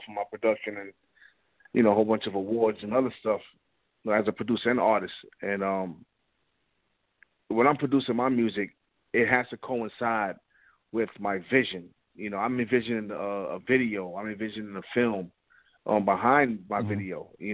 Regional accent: Bronx, New York, United States; I'm not from Queens. I don't use son. I'm from the Bronx, man.

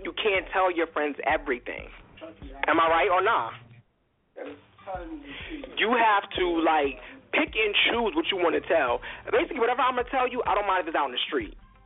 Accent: New York, United States; now in Pennsylvania, United States; Well, I'm from New York, but I live in PA.

